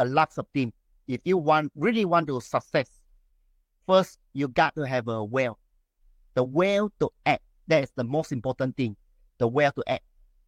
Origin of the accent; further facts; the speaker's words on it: Malaysia; I'm the Taoist from Malaysia.